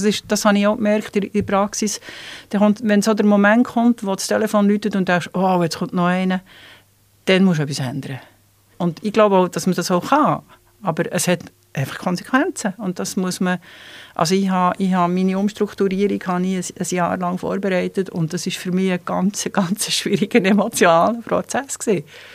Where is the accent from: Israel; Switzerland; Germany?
Switzerland; Evilar, Bern; Ich bin aufgewachsen oberhalb von Biel in Evilar und das hat mich mal geprägt von Zweisprachigkeit her, obwohl ich Französisch hatte, also meine Eltern waren Deutschschweizer. Aber ich hatte natürlich das Französisch von Kindesbeinen an im Ohr.